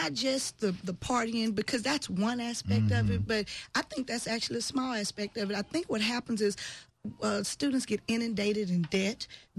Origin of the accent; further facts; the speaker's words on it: Sunnyside, United States; Well, when you come from I came from Sunnyside, and mm-hmm. If you didn't have a parent who had attended college, then you didn't even think that as an option.